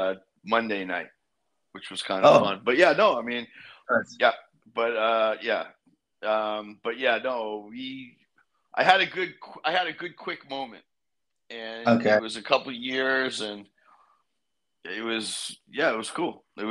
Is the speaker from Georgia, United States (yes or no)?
no; Rhode Island, United States; And then I grew up in Rhode Island, so the Tennis Hall of Fame is there.